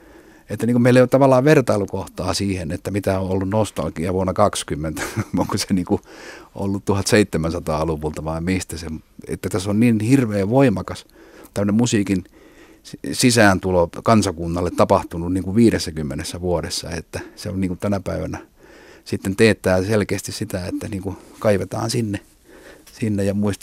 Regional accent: Ostrobothnia, Finland; niin kuin meillä Pohjanmaalla sanottiin

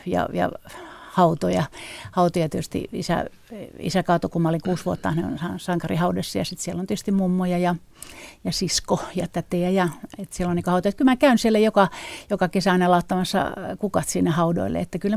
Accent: Karttula, Northern Savonia, Finland; also born or lived in Kuopio; now in Helsinki, Finland; Karttulasta olen kotoisin, se on siinä Kuopion vieressä, että voin sanoa, että siellä on, olin varmaan 15 ensimmäistä vuotta, niin Karttulassa tietysti vähän vähemmän ja sitten olin Kuopiossa muutaman vuoden ennen kuin tulin Helsinkiin teatterikouluun.

